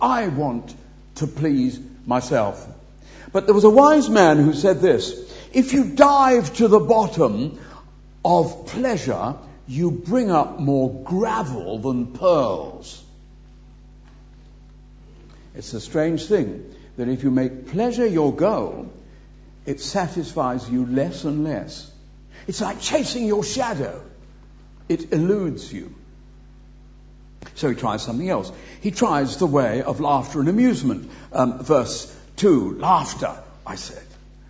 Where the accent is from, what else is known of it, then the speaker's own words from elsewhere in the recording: Wales, United Kingdom; because I am a Welshman, and to come back to the Principality is a great privilege to me.